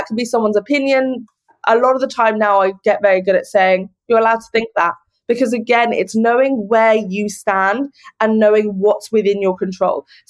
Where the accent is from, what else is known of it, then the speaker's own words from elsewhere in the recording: Hong Kong; And growing up in Hong Kong exacerbated the insecurities around my size, because there's such a stereotype of being Chinese, meaning being thin.